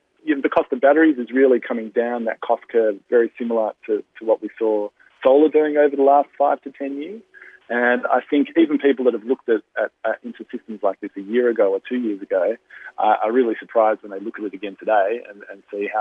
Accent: Victoria, Australia; I'm from Victoria

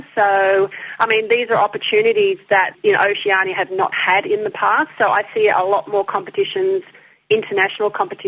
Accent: Papua New Guinea; born there; So I'm from Papua New Guinea by birth.

